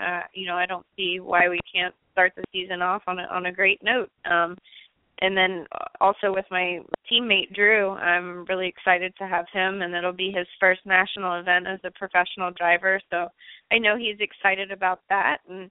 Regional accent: Texas, United States; I mean, to each their own, but I'm from Texas. I like a steak.

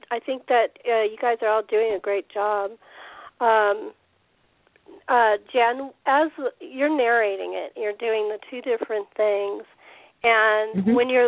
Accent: California, United States; I'm a Californian, born, bred, lived other places in the country, which got mixed into my accent.

